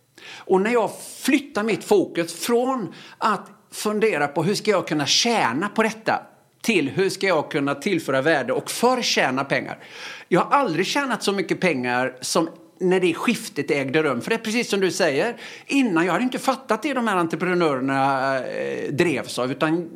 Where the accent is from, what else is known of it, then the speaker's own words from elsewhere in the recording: Öckerö, Västra Götaland County, Sweden; Jag gick i obsklass hemma på Öckre.